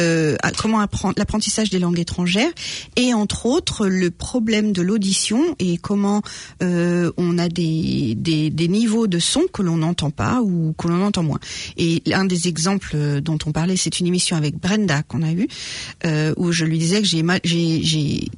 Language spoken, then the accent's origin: French; France; en tant que Français